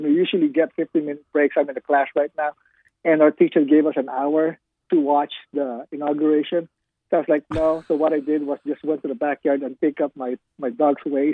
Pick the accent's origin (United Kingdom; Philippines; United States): Philippines; moved away; I grew up in the Philippines, you know, came here, joined the military, served 20 years.